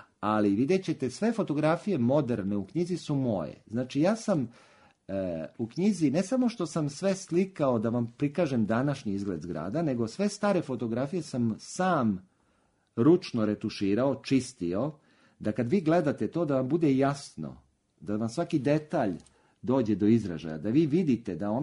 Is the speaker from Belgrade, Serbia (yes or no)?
yes; Belgrade, Serbia; Ja sam odrastao na Konjarniku, u Šumicama. To je jedan novi deo Beograda koji je potpuno izgrađen 60. i 70. godina. Jedno moderno naselje sa svim ondašnjim komforom. Mi smo živjeli u lepom modernom stanu